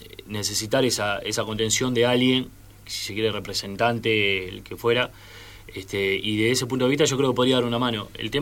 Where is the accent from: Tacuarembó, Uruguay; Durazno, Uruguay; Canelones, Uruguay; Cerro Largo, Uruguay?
Canelones, Uruguay; Shangri-La; also born or lived in Montevideo; Yo nací en Montevideo, pero a los dos años de edad, a los cuatro años de edad, mis padres me llevan a vivir a Shangri-La, que es la Costa de Oro, se llama. Es el primer balneario yendo de Montevideo para el este, está a 10 minutos de Montevideo. Y me crié ahí